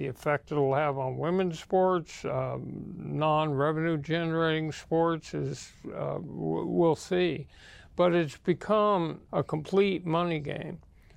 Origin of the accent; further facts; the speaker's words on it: Fresno, California, United States; And I come from Fresno, California. I'd like to be closer to my family.